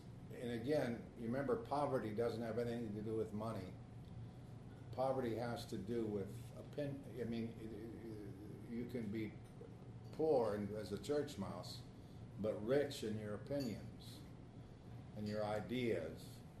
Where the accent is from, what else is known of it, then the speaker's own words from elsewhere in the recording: Arizona, United States; There's a town near where I grew up in Arizona called Salome, but it's spelled as Salome.